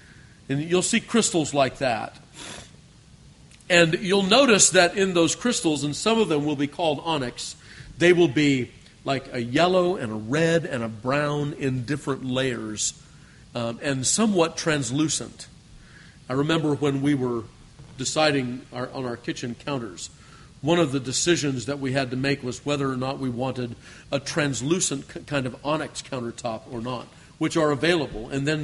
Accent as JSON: {"language": "English", "region": "California", "country": "United States", "tie": "born or raised there", "said": "Where we grew up in Southern California, in the desert up there, there was quartz everywhere."}